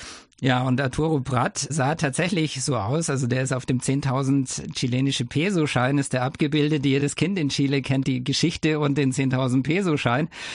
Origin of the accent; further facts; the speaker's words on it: Germany; accent: German; Eine Weile hat schon gedauert, aber ich habe damals einen sehr deutschen Akzent auch gehabt.